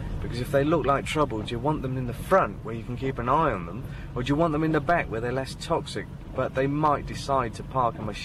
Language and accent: English; Hackney, London, United Kingdom; I'm from Hackney, mate.